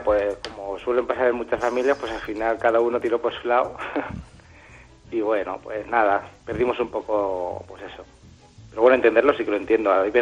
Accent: La Roda, Castilla-La Mancha, Spain; Pues yo soy de La Roda.

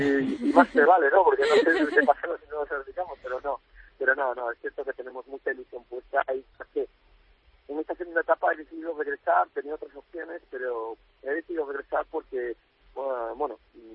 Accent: Spain; now in Asia; Aquí somos como un virus aquí en Asia, ¿no? Somos muchísimos españoles.

